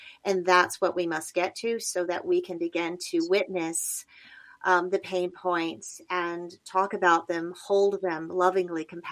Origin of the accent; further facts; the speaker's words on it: United Kingdom; born there; as you mentioned, I was born in the United Kingdom. I was placed into foster care as a baby.